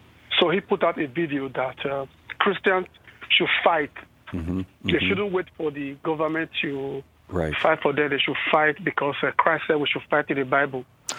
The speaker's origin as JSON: {"language": "English", "country": "Nigeria", "lives_now": "Canada", "said": "So my question is, I'm calling from Canada, and I'm originally from Nigeria."}